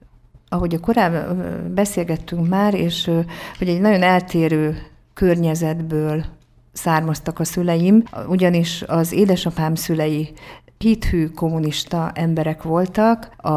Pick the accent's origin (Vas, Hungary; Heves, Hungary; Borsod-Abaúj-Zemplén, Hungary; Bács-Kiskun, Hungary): Bács-Kiskun, Hungary; Kiskunhalas; Én Kiskunhalason születtem, és itt élek már több mint 50 éve, ahogy ez a bevezetőből is kiderült, és tőzsgyökeres halasiként, mivel ugye a nagyszüleim is kiskunhalasiak, sőt még a dédszüleim is